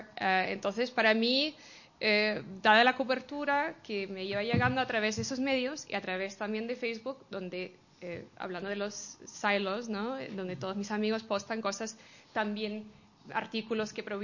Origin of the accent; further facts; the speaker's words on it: Arizona, United States; yo soy de Arizona, que es un estado que decían antes de elecciones que es un estado rojo, es un estado republicano por definición desde hace mucho tiempo